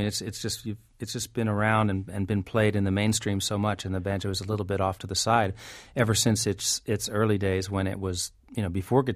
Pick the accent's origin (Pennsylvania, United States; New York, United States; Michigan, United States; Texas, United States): New York, United States; I do think that there's a precedent, like, to being a New Yorker who plays the banjo